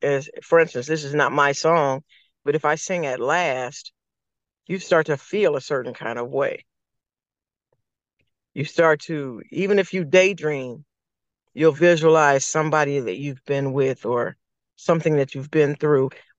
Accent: Chicago, Illinois, United States; from Chicago, Illinois.

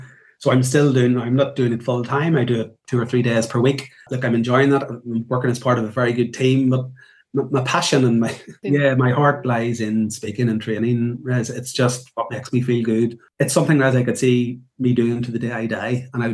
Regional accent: Northern Ireland, United Kingdom; I come from Northern Ireland

